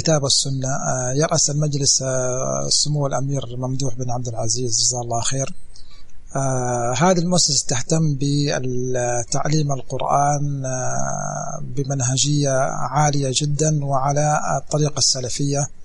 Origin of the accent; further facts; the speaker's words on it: Mecca, Makkah Province, Saudi Arabia; إحنا أبناء مكة ويجب أن نثبت بأفعالنا قبل أقوالنا أبناء مكة